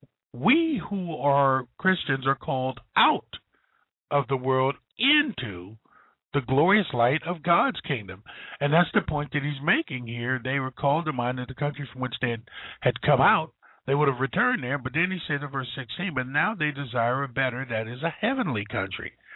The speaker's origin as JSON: {"language": "English", "country": "United States", "tie": "born or raised there", "said": "I was born in America. I grew up in America. I am a citizen of America."}